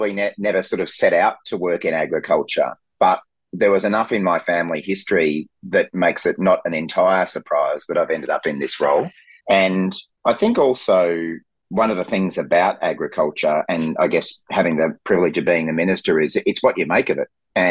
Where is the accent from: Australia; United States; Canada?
Australia; Brisbane, Queensland; So I grew up in Brisbane, and politics was something that my family talked about a lot growing up.